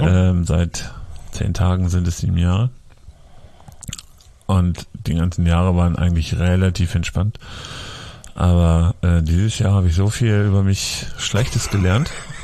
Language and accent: German; Bremen, Germany; ich komme aus Bremen